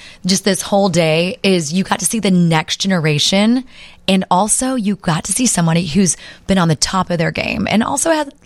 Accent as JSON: {"language": "English", "region": "Oklahoma", "country": "United States", "said": "I'm telling you, I'm from Oklahoma, so I normally land in Dallas, and Dallas has a piece of my heart."}